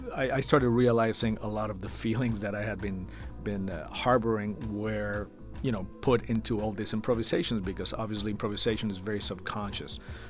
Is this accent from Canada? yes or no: no; Mexico City, Mexico; moved away as an adult; now in United States; Well, I'm from Mexico City. You know, I was born and raised there. I moved to the States when I was 21. So, you know, I feel Mexican first. I've been in the States for almost 25 years now. So, and I became an American citizen last year.